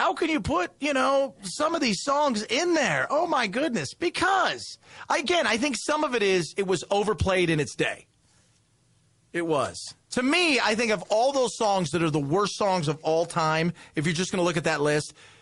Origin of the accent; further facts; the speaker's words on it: Los Angeles, California, United States; He's my inspiration to get in the business growing up in Los Angeles.